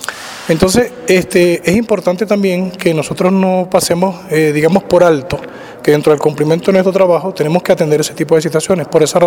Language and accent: Spanish; Venezuela; now in Argentina; estoy ingresando a Argentina, procedente de Venezuela. Todos saben la problemática que está ocurriendo en mi país en este momento.